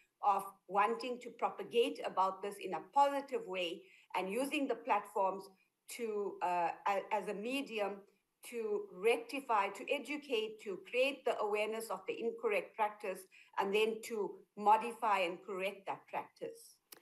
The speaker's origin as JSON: {"language": "English", "country": "South Africa", "said": "because we're South African citizens, we follow the South African law."}